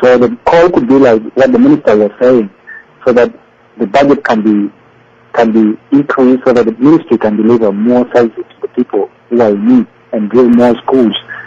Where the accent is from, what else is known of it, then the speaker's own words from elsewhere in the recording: Uganda; now in South Sudan; When I came back from Uganda, when I grew up and finished my high school in Uganda, so when I came back to the country, I went for higher education.